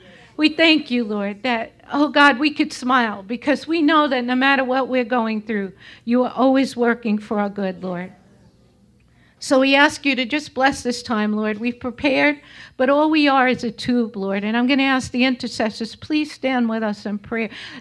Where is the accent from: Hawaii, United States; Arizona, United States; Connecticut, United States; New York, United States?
New York, United States; I'm a New Yorker, right? So my personal favorite season is the fall.